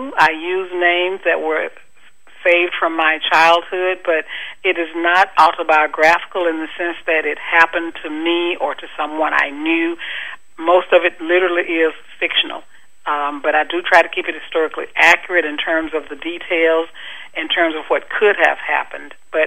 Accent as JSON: {"language": "English", "region": "Mississippi Delta", "country": "United States", "said": "I am from the Delta, and the novel is set in the Delta."}